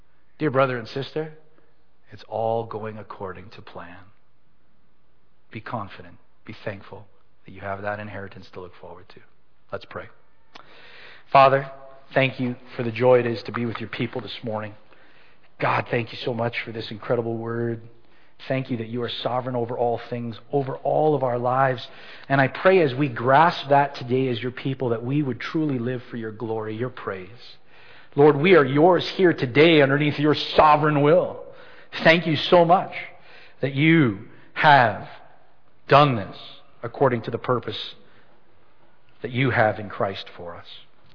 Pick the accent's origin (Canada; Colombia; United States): Canada; I grew up in Canada. I see my nation turning to a big pot of garbage.